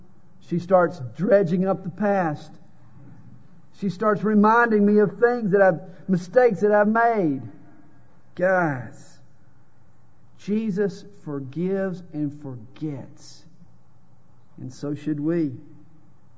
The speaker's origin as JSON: {"language": "English", "region": "the South", "country": "United States", "accent": "Southern drawl", "said": "I'm from the South. And you know what tips them off? Hi, y'all. My accent is a dead giveaway. It's the Southern drawl."}